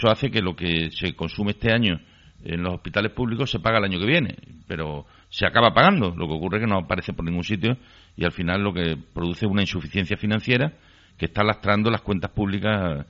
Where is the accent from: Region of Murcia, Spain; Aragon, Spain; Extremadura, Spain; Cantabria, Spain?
Extremadura, Spain; a mí no me hubiera, como extremeño, afectado.